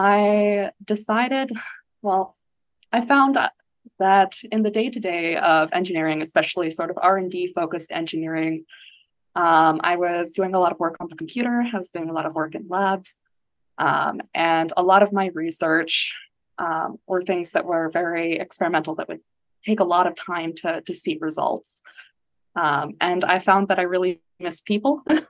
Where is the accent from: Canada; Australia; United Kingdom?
Canada; Calgary, Alberta; I spent my first year out of school doing a rotating internship in my hometown of Calgary, Alberta, which is a very, very beautiful place.